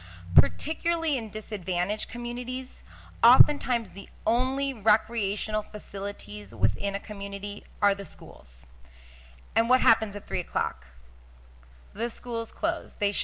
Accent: Oakland, California, United States; starting with an example from my hometown of Oakland, California

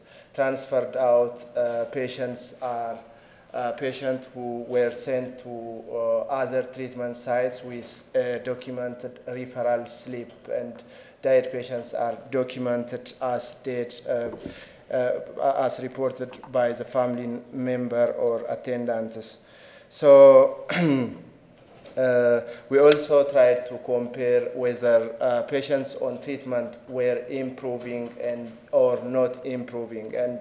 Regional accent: Ethiopia; English is a second language; I am from Ethiopia and I work for Oromia Regional Health Bureau in Ethiopia.

